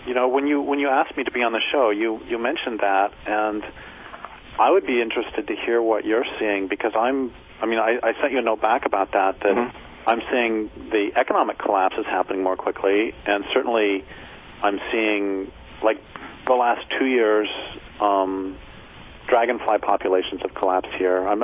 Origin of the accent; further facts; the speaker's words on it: Colorado, United States; And I grew up in Colorado. I grew up in the Front Range near Boulder. And it would rarely get over 100.